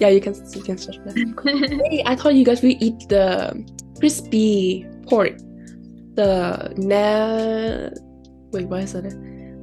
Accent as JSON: {"language": "English", "country": "Indonesia", "second_language": "English", "said": "Kept like introducing yourself, like, oh, I'm come from Indonesia and this is like my portfolio data."}